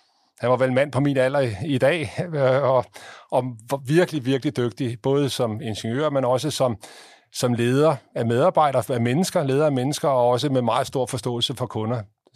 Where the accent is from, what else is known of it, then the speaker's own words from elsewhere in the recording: Copenhagen, Capital Region of Denmark, Denmark; now in Aarhus, Denmark; Man kan stadigvæk i dag høre, at jeg kommer fra København.